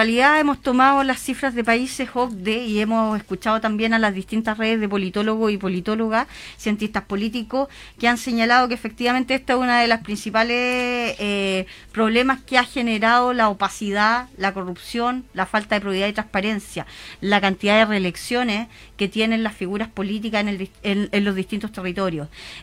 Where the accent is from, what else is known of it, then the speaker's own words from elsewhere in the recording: Chile; Sí, somos todos y todas chilenas, así se va a reconocer